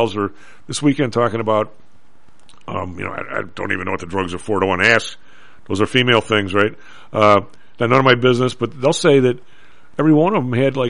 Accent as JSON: {"language": "English", "region": "Illinois", "country": "United States", "accent": "Southside Chicago", "said": "My Southside accent is fired up."}